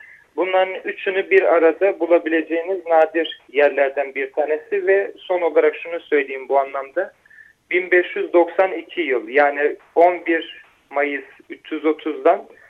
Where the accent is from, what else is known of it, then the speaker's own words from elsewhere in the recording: Istanbul, Turkey; Şöyle ifade edeyim, doğma büyüme İstanbullu oldum.